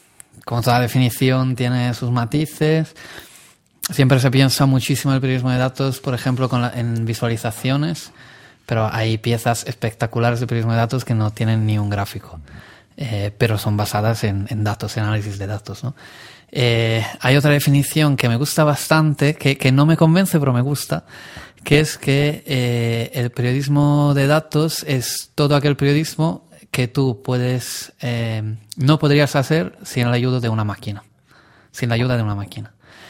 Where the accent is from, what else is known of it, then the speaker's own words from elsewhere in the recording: Italy; Spanish is a second language; moved away as an adult; now in Madrid, Spain; Me ayudó a venirme a España como buen italiano, me vine básicamente por amor a Madrid.